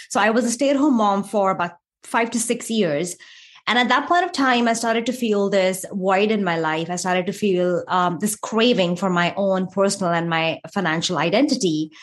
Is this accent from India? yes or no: yes; India; moved away as an adult; now in United States; So I was born and brought up in India. I moved to the United States when I was 25 years old.